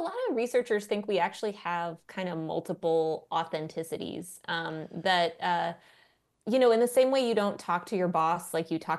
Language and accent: English; Texas, United States; accent: Texas; moved away as an adult; now in Washington, United States; Texas accent because I am from Texas. In fact, I'm from West Texas. So I had a thick accent. Yes. But I moved to DC for college, and I've been around DC people, you know, for the past, whatever, 20 years. My accent went away.